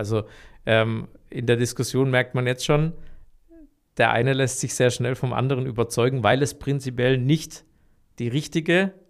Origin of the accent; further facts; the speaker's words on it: Baden-Württemberg, Germany; accent: Swabian; ich bin ja sozusagen schwäbischer Badner, also Schwabenzer. Ich bin als Schwabe ins Badenland gezogen